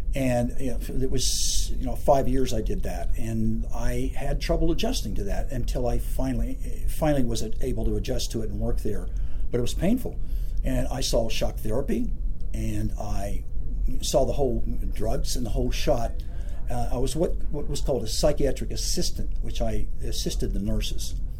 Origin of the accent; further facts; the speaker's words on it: Appalachia, United States; And I grew up in Appalachia